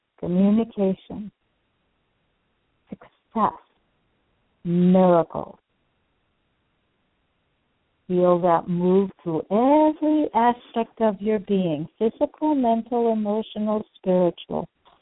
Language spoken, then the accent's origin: English; New York, United States; I'm a city woman, I come from New York. I have never lived on a farm.